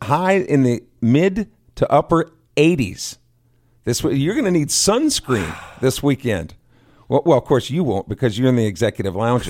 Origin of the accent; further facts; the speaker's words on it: Urbandale, Iowa, United States; one of them from my home state, like 3 miles from my high school in Urbandale, Iowa.